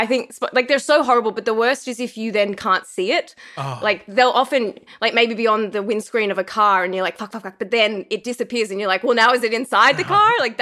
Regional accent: Australia; I hated being an Australian in Los Angeles because it was more common than being from Los Angeles.

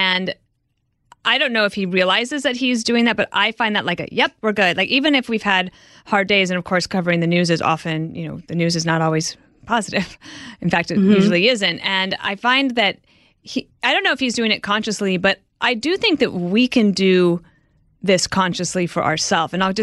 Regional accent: Midwest, United States; now in New York, United States; So I'm from the Midwest, and when I came to New York at first

